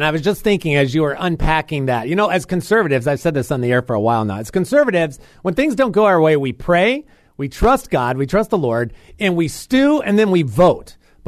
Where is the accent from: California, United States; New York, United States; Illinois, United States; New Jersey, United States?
Illinois, United States; Chicago; So that's me being a Chicagoan, voting a couple hundred times every 2 years.